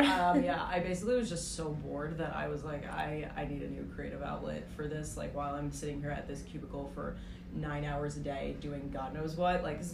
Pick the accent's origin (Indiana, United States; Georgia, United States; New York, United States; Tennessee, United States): New York, United States; Queens; So I just stayed in New York. But anyway, so yeah, I grew up in Queens